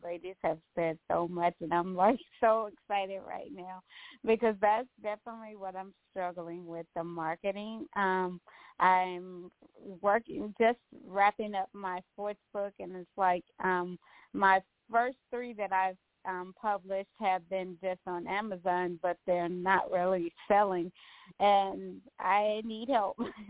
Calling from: Houston, Texas, United States; I'm calling from Houston, Texas.

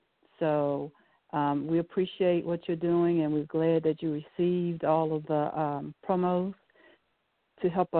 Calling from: Virginia, United States; Well, I'm calling in from Virginia

